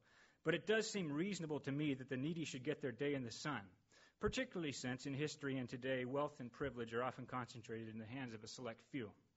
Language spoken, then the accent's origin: English; California, United States; I grew up here in the Bay Area in the Christian faith, in a church community with conservative Christian values.